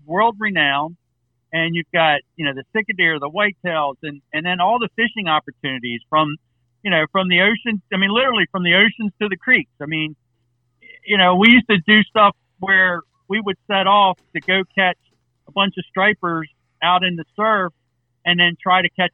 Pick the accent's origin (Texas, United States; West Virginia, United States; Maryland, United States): Maryland, United States; born and raised in Maryland, didn't really leave the state a whole lot until mid-2000s, like 12, 13, when I went to Alaska the first time.